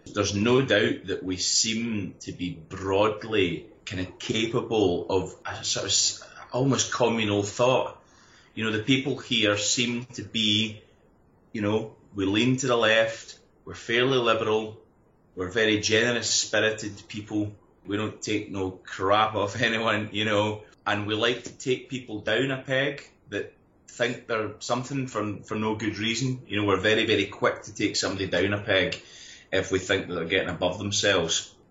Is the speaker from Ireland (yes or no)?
no; Scotland, United Kingdom; I think the language probably was what awoke in me again the concept of being a Scot as strongly as I am.